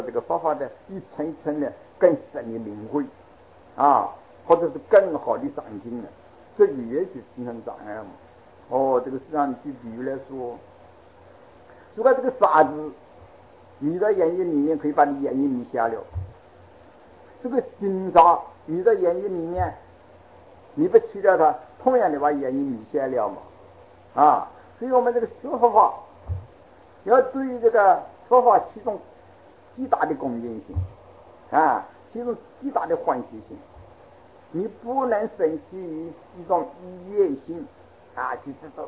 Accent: China; 我们中国人啊，过去啊，这个地方上呢，有亲呢

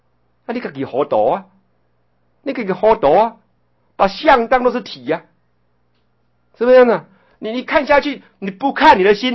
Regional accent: China; 我刚才讲的那个啊，是我们中国人的寓言啊，中国人的寓言故事啊

